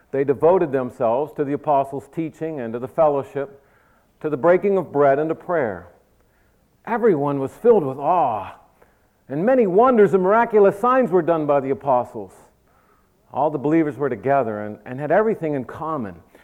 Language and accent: English; Pennsylvania, United States; I grew up in Western PA.